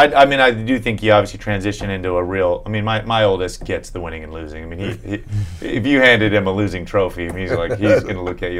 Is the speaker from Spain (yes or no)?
no; San Diego, California, United States; So I grew up playing a lot of soccer. I grew up soccer in San Diego is like king.